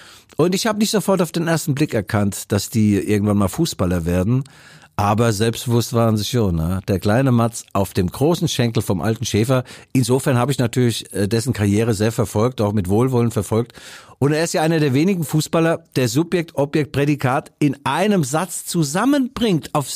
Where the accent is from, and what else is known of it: Mainz, Rhineland-Palatinate, Germany; born or raised there